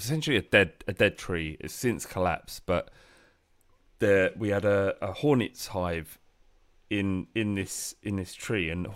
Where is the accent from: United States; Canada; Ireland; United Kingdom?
United Kingdom; London; I'm a lad from London. We don't see hornets, and certainly they don't land on your chest